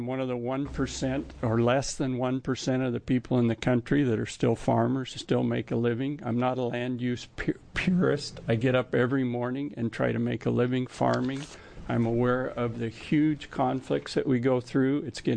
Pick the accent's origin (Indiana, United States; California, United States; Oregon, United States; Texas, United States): Oregon, United States; Parkdale; I'm from Parkdale, Oregon.